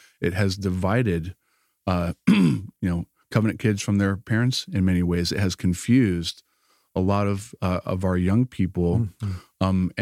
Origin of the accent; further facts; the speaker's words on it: the South, United States; being a biracial family growing up in the South and just some of the challenges.